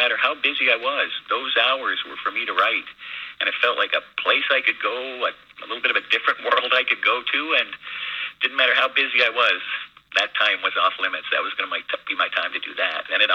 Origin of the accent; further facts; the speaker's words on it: Canada; You know, I'm a Canadian